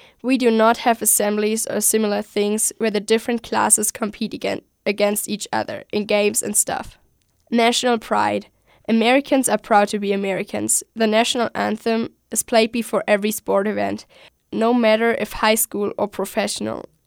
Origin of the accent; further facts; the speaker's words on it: Germany; first language German; English is a second language; I am so glad that German is my native language, because I think it is way harder to learn German than English. I have been learning English for 7 years, plus a little bit in elementary school.